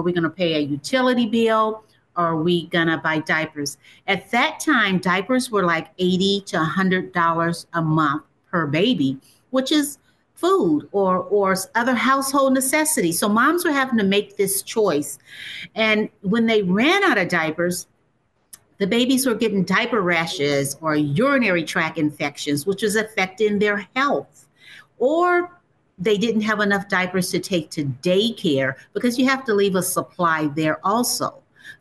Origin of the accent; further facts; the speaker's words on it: Lima, Ohio, United States; Okay, so I grew up in a little small town called Lima, Ohio